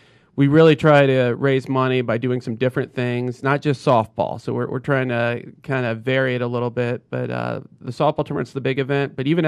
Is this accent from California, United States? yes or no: no; Atlanta, Georgia, United States; I grew up in Atlanta, one of the few native Atlantans. There are not many.